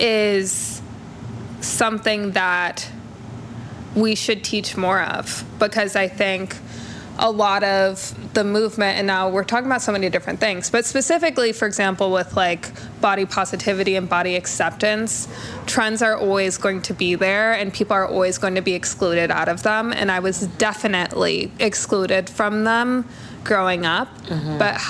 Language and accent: English; Martha's Vineyard, Massachusetts, United States; also born or lived in South Africa / Seattle, United States; I was born in South Africa, but I grew up on Martha's Vineyard and in Seattle.